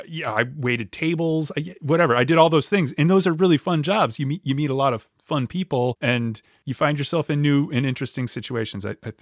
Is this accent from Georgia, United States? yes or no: no; Connecticut, United States; I'm the whitest, oldest, middle-aged guy. And I'm from Connecticut.